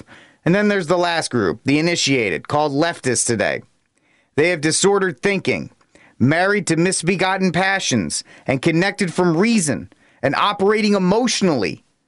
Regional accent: Rhode Island, United States; now in Texas, United States; I, as a man in Texas, have to fund abortions in California and Oregon, in my home state of Rhode Island

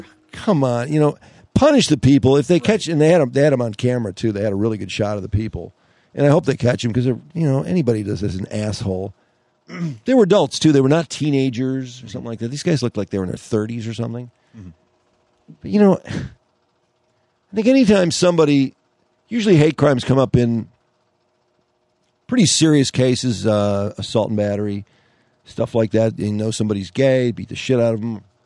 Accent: Ferndale, Michigan, United States; this is the … … Podcast.

